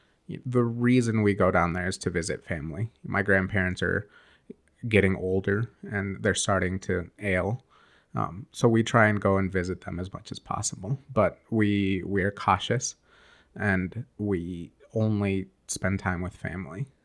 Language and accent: English; United States; Well, I was born in the United States.